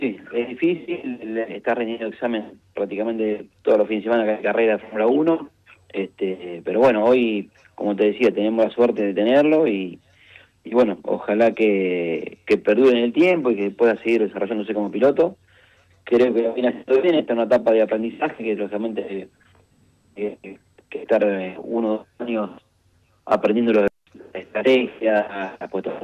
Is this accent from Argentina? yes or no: yes; Argentina; creo que es un orgullo como argentino y habiendo estado prácticamente 10 años en el exterior corriendo